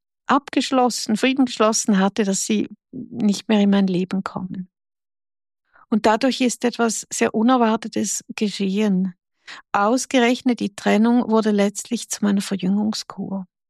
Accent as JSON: {"language": "German", "country": "Switzerland", "said": "ich bin Schweizerin oder man hört es, ich bin Schweizerin."}